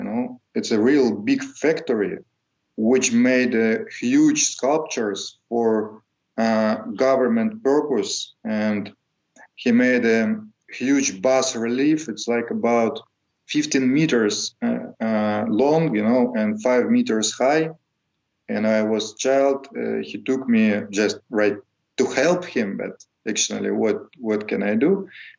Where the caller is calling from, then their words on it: Saint Petersburg, Russia; English is a second language; I'm in St. Petersburg, Russia.